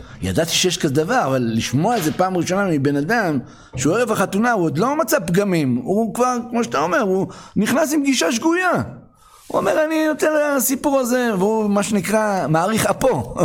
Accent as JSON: {"language": "Hebrew", "town": "Ra'anana", "region": "Central District", "country": "Israel", "said": "אני בא מרעננה, אלופת הארץ, אליפות מפוקפקת, ששם כל זוג שני"}